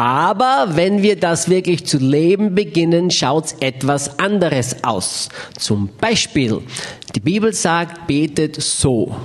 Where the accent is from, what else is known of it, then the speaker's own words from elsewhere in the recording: Austria; now in United States; Ich bin Österreicher, lebe jetzt in Amerika.